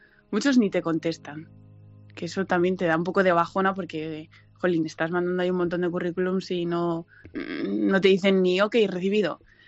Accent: Madrid, Community of Madrid, Spain; Tengo 26 años. Bueno, soy de Madrid.

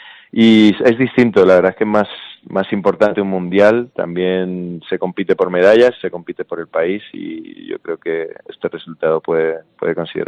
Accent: Albacete, Castilla-La Mancha, Spain; aprovecharé primero para pasar por mi tierra y disfrutar un poco de Albacete

